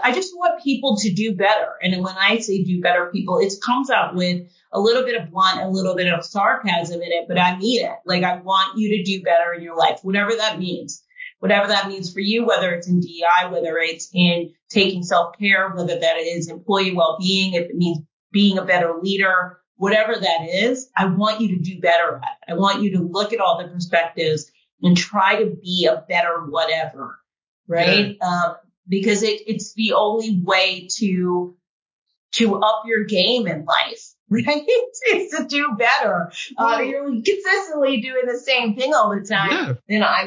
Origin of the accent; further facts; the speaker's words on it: East Coast, United States; I'm originally from the East Coast, which you probably don't know what that means, but, it, you know, we don't mince words lightly.